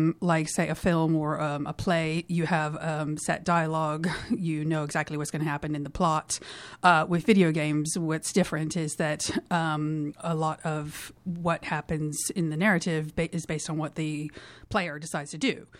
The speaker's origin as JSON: {"language": "English", "region": "Iowa", "country": "United States", "tie": "born or raised there", "said": "when I was growing up in Iowa, where I'm from in the Midwest of the United States"}